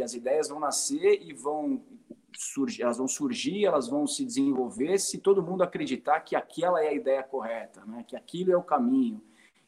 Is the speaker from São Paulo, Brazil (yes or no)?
yes; São Paulo, Brazil; eu sou paulista, né? Paulistano, minha esposa é mineira.